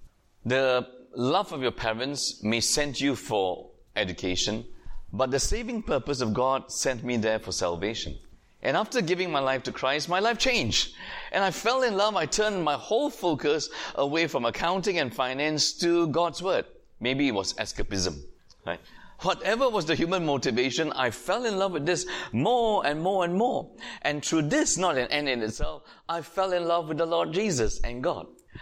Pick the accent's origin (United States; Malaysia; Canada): Malaysia; My conversion story as a Malaysian Chinese is that because of economic, political circumstances, the chances of us going to university, of me going to university as a Malaysian Chinese in the 1970s was next to zero.